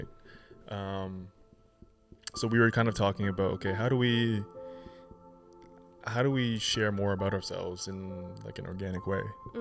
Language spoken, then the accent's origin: English; Toronto, Ontario, Canada; Jane and Eglinton. Yeah. Like North York, Toronto.